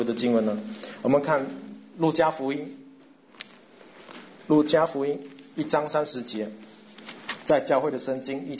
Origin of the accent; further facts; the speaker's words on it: Singapore; 我是新加坡人